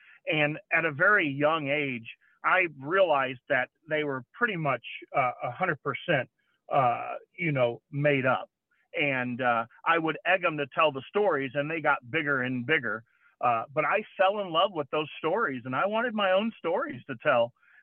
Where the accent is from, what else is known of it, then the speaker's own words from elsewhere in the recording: Ohio, United States; now in Texas, United States; I grew up in Ohio. I'm like okay. The bumper sticker. I got here to Texas as fast as I could.